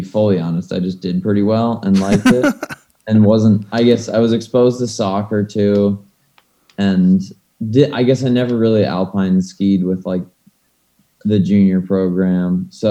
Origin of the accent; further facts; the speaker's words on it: Anchorage, Alaska, United States; I'm an athlete on the U.S. cross-country ski team, and I'm from Anchorage, Alaska. I'm 20 years old.